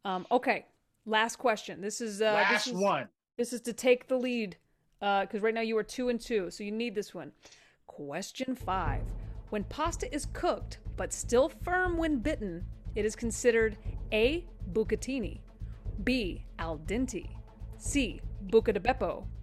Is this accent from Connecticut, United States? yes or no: no; Texas, United States; I grew up in Texas.